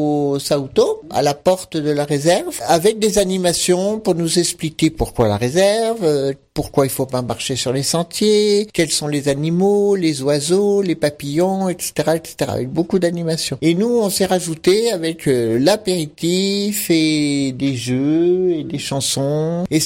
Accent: Grenoble, Auvergne-Rhône-Alpes, France; moved away as an adult; now in Paris, France; moi qui suis arrivée de Grenoble il y a 40 ans, mais je suis quand même la parisienne, même si je venais de Grenoble, parce que ma mère, elle est pas née ici.

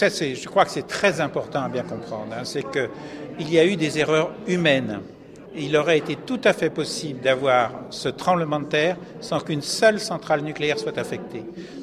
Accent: Vietnam; Je suis né au Vietnam et puis depuis que j'étais tout petit, je regardais le Pacifique

